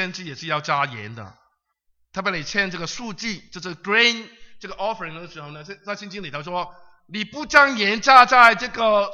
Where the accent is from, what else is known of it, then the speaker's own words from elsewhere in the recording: Guangdong, China; 所以呢，我们广东人呢，对不起哈啊，我既然离开你了，我就不怕你说我讲广东的事情了。